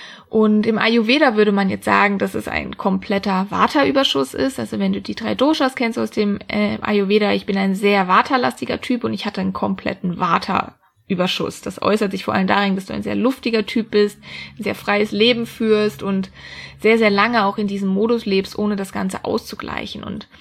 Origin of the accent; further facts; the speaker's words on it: Freiburg, Baden-Württemberg, Germany; moved away as an adult; Ich wollte eigentlich immer in meiner Heimat, das ist Freiburg im schönen Süden von Deutschland, bleiben.